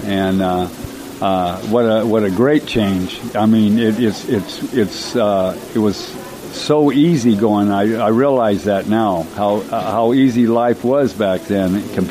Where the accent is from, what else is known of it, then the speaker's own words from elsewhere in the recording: Lindsay, California, United States; I'm from Lindsay, California, down in Tulare, California.